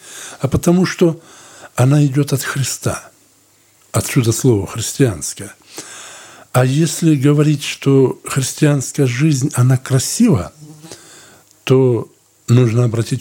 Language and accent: Russian; Blagoveshchenka, Russia; я из Благовещенки. 53 года мне.